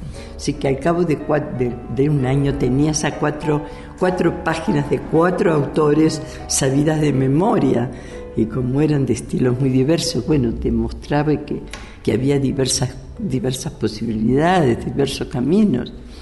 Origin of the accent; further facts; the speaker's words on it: Uruguay; moved away as an adult; now in Mexico; soy uruguaya, pero en parte, porque en buena parte también soy mexicana. Yo llegué acá en el año 74, estuvimos 11 años y medio aquí